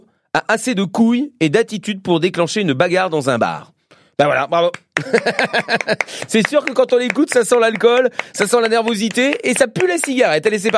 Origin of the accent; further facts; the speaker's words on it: France; De toute façon, moi, je suis français, je comprends pas les paroles